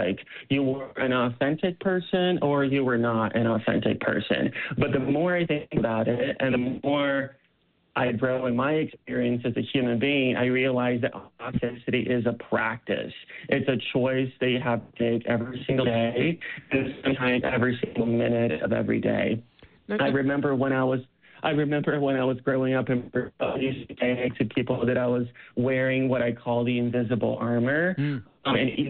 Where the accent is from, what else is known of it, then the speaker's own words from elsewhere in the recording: Brazil; now in Utah, United States; when I was a young queer person growing up in Brazil